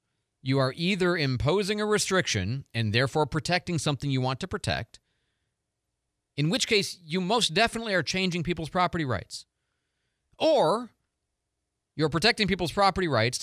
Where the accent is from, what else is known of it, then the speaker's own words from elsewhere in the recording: Oregon, United States; I'm from Oregon.